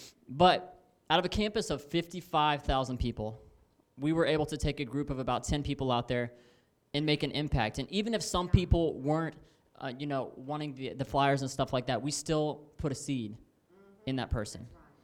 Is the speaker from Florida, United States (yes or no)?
yes; Winter Haven, Florida, United States; we come from Winter Haven, Florida. It's a lot smaller than Gainesville is.